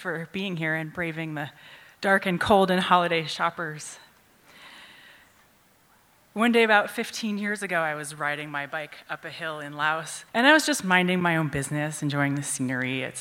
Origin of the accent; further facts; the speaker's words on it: United States; I'm from the United States.